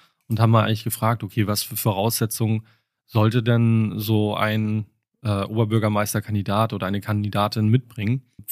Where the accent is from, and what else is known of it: Hamburg, Germany; now in Aachen, Germany